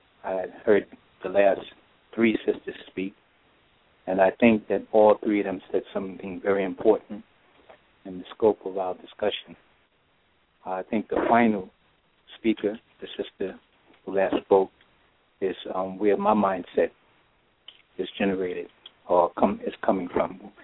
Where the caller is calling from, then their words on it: New York City, New York, United States; I'm residing in, I'm calling from New York City.